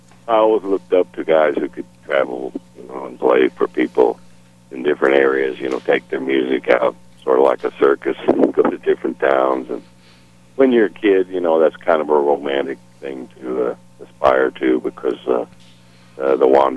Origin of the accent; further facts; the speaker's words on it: Arizona, United States; born there; also born or lived in Indiana; now in Texas, United States; No, I was born in Arizona and lived in Indiana in the early mid-50s. Went around to lived in several states, and then had my... and eventually ended up in Texas, which is my home now, but I've lived in several states as a child.